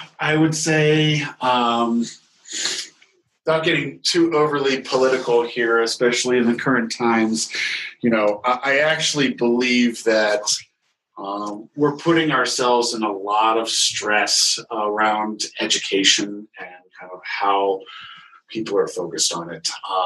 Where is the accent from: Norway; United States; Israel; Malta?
United States; Ohio; Yeah, you know, it's funny because we lived in Ohio. I grew up in Ohio. I grew up in central Ohio.